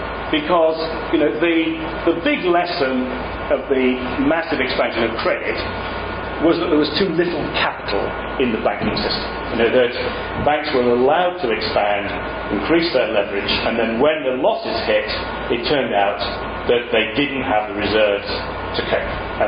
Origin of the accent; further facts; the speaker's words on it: England, United Kingdom; This is a point, as an Englishman, I like to just to make clear.